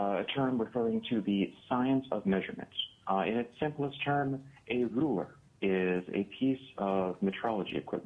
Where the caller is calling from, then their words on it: Grand Rapids, Michigan, United States; I'm calling you from Grand Rapids, Michigan.